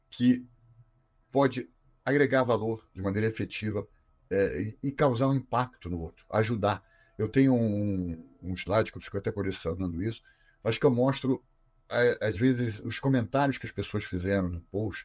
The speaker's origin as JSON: {"language": "Portuguese", "region": "Rio de Janeiro", "country": "Brazil", "said": "Eu sou aqui do Rio de Janeiro"}